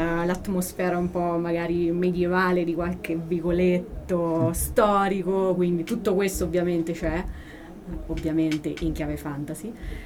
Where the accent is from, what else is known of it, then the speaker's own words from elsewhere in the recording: Cannara, Umbria, Italy; Cannara ovviamente è il mio paese natale, l'Umbria è la mia terra